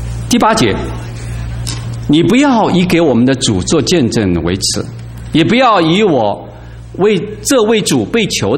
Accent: China; 我是在中国大陆长大的，我小的时候呢大约只有几岁，那时候还在文化革命期间

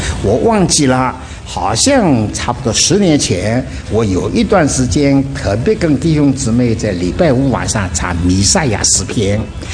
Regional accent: China; 那我们中国人有好多的诗

